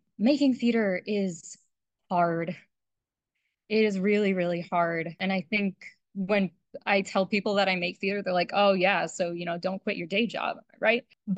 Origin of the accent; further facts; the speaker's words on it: Florida, United States; I mean, I grew up in Florida.